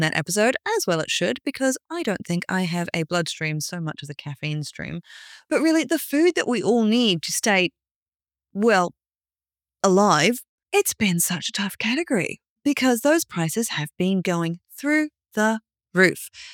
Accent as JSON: {"language": "English", "country": "New Zealand", "said": "I'm too New Zealander for that anyway."}